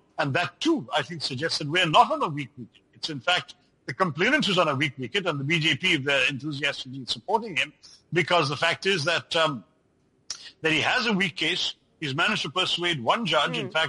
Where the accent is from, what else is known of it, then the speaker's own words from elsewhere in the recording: India; it hurts me as an Indian Democrat